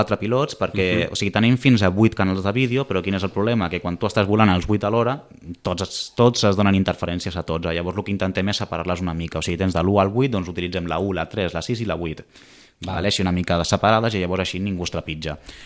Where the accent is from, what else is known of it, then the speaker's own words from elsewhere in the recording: Banyoles, Catalonia, Spain; jo vinc de Banyoles i són 2 hores d'anada i 2 hores de tornada